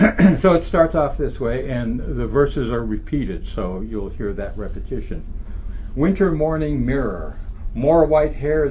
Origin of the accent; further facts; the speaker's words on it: Midwest, United States; first language French; English is a second language; Being a Midwesterner, I was not aware of all that.